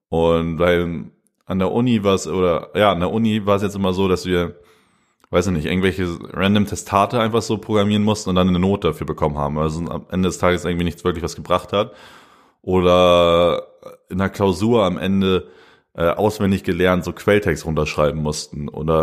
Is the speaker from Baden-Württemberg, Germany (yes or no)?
no; Lennförden, Schleswig-Holstein, Germany; Also ich komme ja aus Lennförden, ein kleines Dorf im Herzen Schleswig-Holsteins. Und ich komme vom Bauernhof.